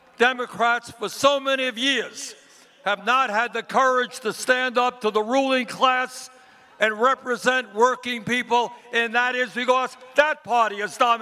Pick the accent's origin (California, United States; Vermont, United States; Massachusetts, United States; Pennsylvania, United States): Vermont, United States; Now, Alexandria comes from New York City. I come from Vermont. We've come a long way here.